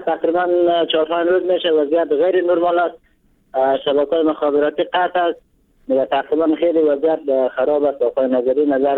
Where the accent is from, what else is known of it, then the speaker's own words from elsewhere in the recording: Samangan, Afghanistan; من از ولسوالی رضواب هستم و ولایت سمنگان هستم.